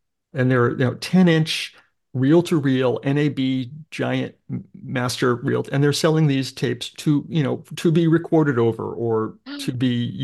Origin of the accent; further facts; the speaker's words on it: California, United States; I grew up in Southern California in this time.